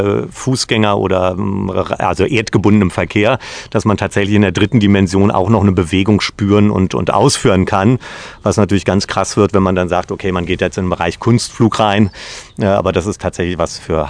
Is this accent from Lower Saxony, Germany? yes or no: yes; Göttingen, Lower Saxony, Germany; now in Braunschweig, Germany; bin auf dem Flugplatz in Göttingen groß geworden und ja, habe dann ein paar fliegerische Stationen, Nordsee und Hildesheim und sowas hinter mich gebracht, bevor ich in Braunschweig dann sesshaft wurde